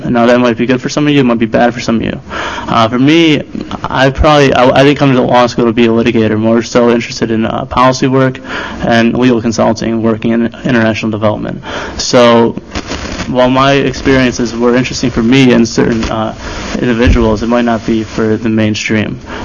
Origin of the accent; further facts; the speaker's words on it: Troy, Michigan, United States; I'm from Troy, Michigan.